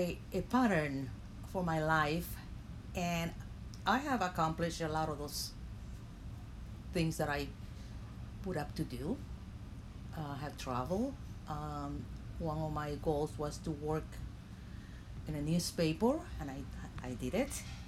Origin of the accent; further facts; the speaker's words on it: Banes, Holguín, Cuba; now in United States; I grew up in Banes. It was, we used to live outside the town, and I grew up around a lot of land and animals.